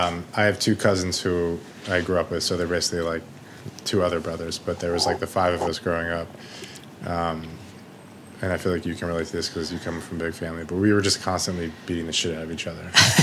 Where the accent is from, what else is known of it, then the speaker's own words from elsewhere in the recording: Chappaqua, New York, United States; No, we grew up just outside the city. So we grew up in the suburbs. And we grew up in like a really nice town. It was kind of a bubble.